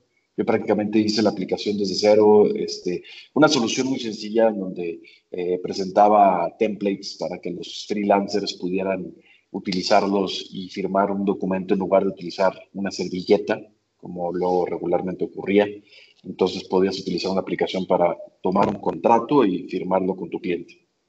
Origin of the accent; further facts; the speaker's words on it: Monterrey, Nuevo León, Mexico; born there; now in Mexico City, Mexico; principalmente en uno de Monterrey, donde prácticamente nací, y luego que me vine a la Ciudad de México